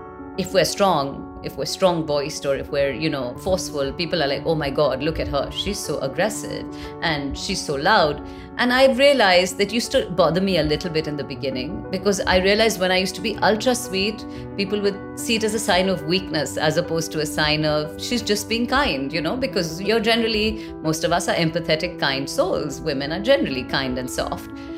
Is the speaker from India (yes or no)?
yes; India; growing up in the India that I grew up in was fantastic, right?